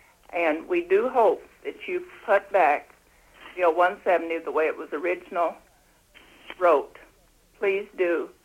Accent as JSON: {"language": "English", "town": "Ninilchik", "region": "Alaska", "country": "United States", "lives_now": "Kenai, United States", "said": "in Neilchik. I'm from Neilchik. I'm in Kenai."}